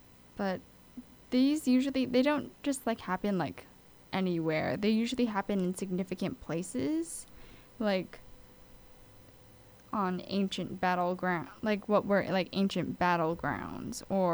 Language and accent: English; Hawaii, United States; Like, I am born and raised from Hawaii, but I am not Hawaiian.